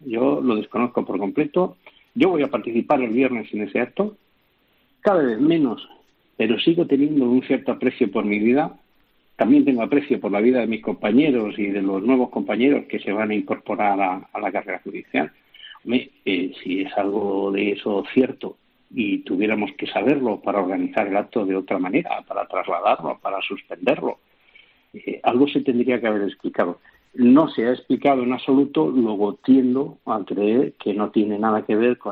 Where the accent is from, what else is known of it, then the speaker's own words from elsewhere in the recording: Barcelona, Catalonia, Spain; Yo, que soy de Barcelona